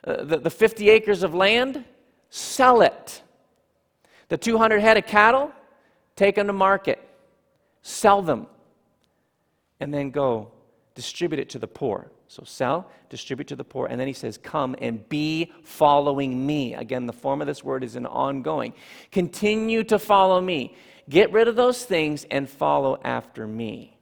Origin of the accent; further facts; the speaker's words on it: Ontario, Canada; When I grew up in Ontario, my parents' place had a large brick wall on the outside of the garage.